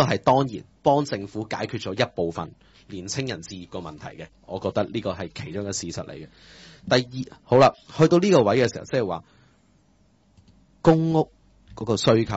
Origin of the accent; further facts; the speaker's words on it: Hong Kong; 我哋點樣寄望我哋作為香港人希望個樓價跌都好，